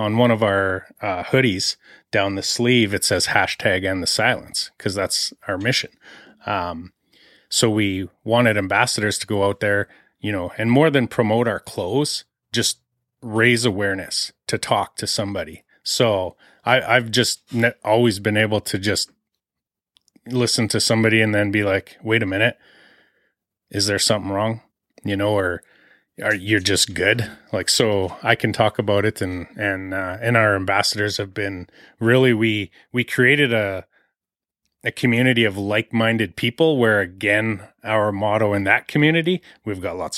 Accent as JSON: {"language": "English", "region": "Saskatchewan", "country": "Canada", "also_born_or_lived": "Alberta", "moved": "as an adult", "said": "I moved from Saskatchewan, in the 90s, to Alberta to start working on the oil rigs. I'd only been out of high school for a few years"}